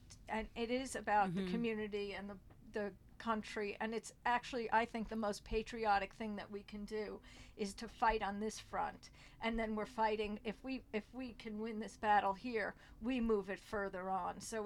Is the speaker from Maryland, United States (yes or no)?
no; New York, United States; So I grew up on Long Island, and very close to the Long Island Sound and Udall's Cove